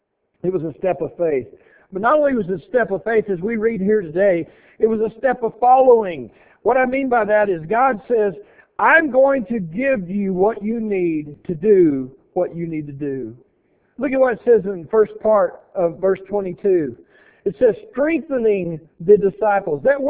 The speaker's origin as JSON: {"language": "English", "region": "Texas", "country": "United States", "tie": "born or raised there", "said": "You know, I grew up in West Texas most of my younger life. We didn't have a whole lot of trees."}